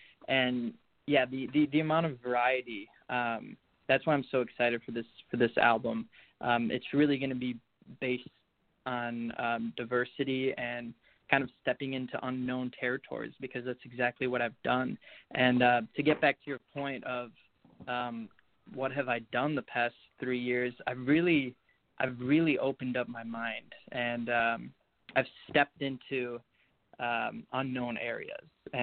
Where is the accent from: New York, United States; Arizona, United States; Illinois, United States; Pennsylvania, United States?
Illinois, United States; Chicago; I'm from Chicago, Illinois. I'm a recording artist